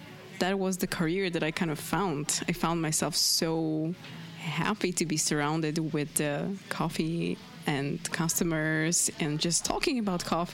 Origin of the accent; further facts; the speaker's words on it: Slovakia; now in Prague, Czech Republic; I was studying at the university, where I moved from Slovakia to Prague just to study, you know, technical university.